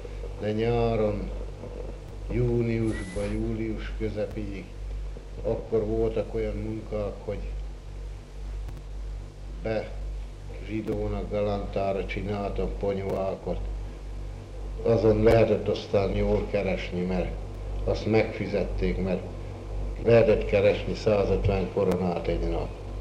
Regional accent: Taksony, Pest, Hungary; Születtem Taksonyon 1908-ban, és egész mostanáig is itt lakok.

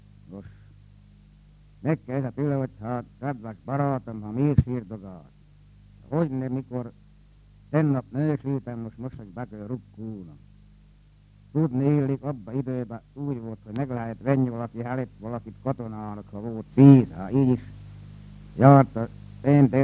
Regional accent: Nagybodak, Hungary; born there; Nagybodakon születtem 1926. szeptember 2-án, kisiparos családból

